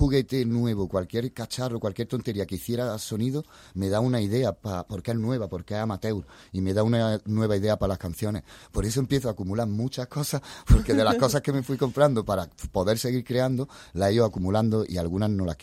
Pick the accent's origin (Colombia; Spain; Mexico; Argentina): Spain; Granada, Andalusia; Es que nosotros somos granadinos.